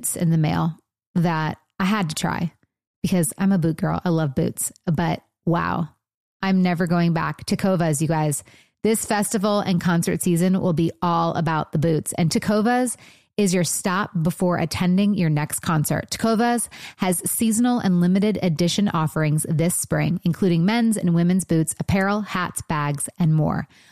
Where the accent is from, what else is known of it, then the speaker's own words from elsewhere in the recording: Indiana, United States; Like, I'm from Indiana. Cozy.